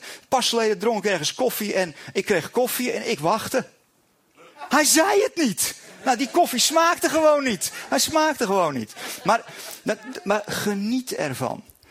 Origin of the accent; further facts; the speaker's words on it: Boskoop, South Holland, Netherlands; born there; Niet naar Jeruzalem, maar naar Boskoop, mijn geboorteplaats.